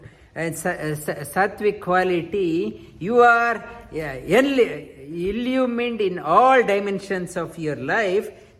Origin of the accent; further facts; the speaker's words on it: India; I don't want to be called as a Bharatiya. I want to be called as Indian.